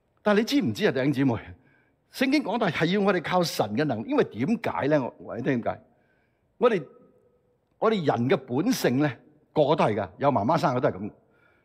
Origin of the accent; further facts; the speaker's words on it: Hong Kong; moved away; 我觉得大部分我们讲广东话都香港来的啦，有些来早有些来迟